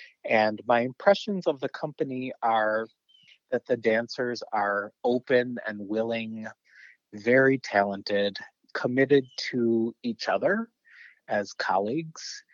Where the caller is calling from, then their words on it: Fort Worth, Texas, United States; Actually, I am calling in from Fort Worth, Texas. I've lived here in Fort Worth for the last 6.5 years.